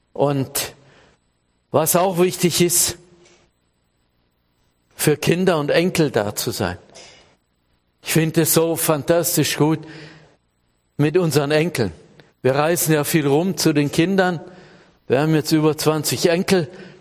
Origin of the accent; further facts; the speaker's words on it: Elbenschwand, Baden-Württemberg, Germany; Da, wo ich herkomme, Elbenschwand ist ja eine Sackgasse, denke ich auch manchmal.